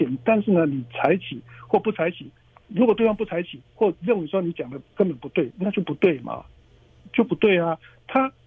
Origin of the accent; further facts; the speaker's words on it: Taiwan; 我们台湾人经常在唱的一首歌